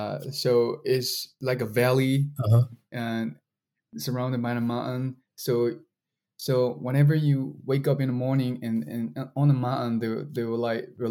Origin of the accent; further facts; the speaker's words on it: Mogok, Mandalay Region, Myanmar; Yeah, my hometown, which is called Mogo, and then it's also called the Ruby Land because is where the ruby comes from.